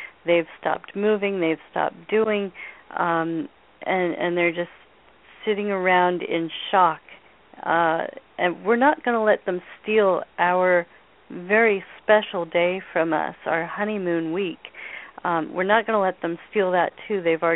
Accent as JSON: {"language": "English", "region": "California", "country": "United States", "tie": "born or raised there", "lives_now": "Sonoma, United States", "said": "I grew up in Marin County, and I've been living here now in Sonoma with my husband and son since 2001."}